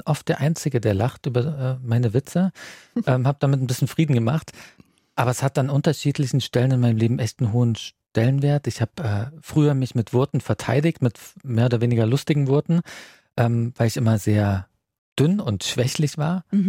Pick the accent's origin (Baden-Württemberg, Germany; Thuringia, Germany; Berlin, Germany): Thuringia, Germany; born there; ich bin in Thüringen geboren, da war dann vielleicht 89